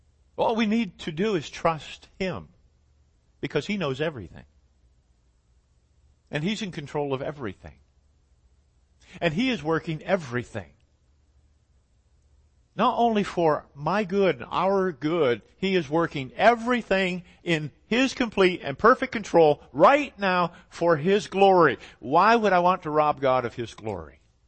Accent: United States; I'm an American. I live in the nation that is the most materially blessed nation

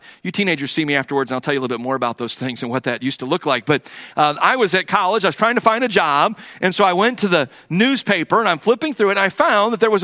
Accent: Cleveland, Ohio, United States; And when they found out I was from Cleveland, Ohio, I think I found a soft spot in their heart, you know.

